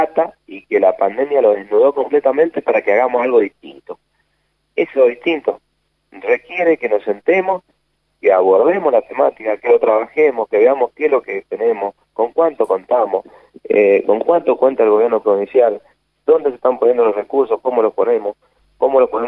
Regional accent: Mendoza, Argentina; no tenemos opción como mendocino y como argentino.

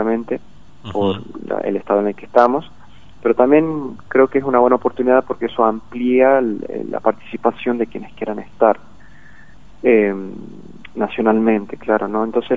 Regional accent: Villa Unión, La Rioja, Argentina; yo de hecho no soy de Capital, soy de Villa Unión.

